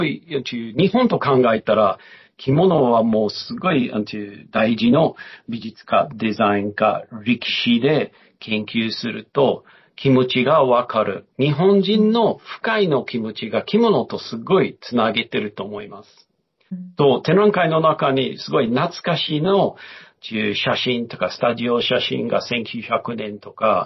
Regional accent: Melbourne, Victoria, Australia; ちょうど14年前メルボン、自分の出身に戻ったんですけど、

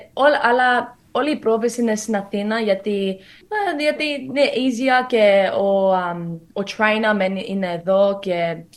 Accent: Sydney, New South Wales, Australia; Γεννήθηκα στην Αυστραλία, Σίδνεϊ.

